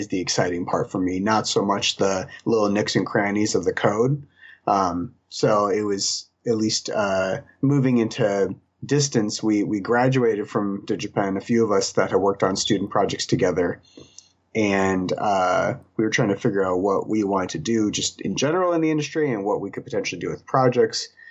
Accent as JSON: {"language": "English", "region": "Midwest", "country": "United States", "lives_now": "Seattle, United States", "said": "I was from the Midwest originally, kind of in the middle of the U.S."}